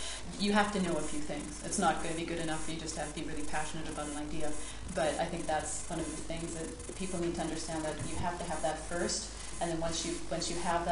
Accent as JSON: {"language": "English", "country": "Canada", "said": "Like, I'm Canadian"}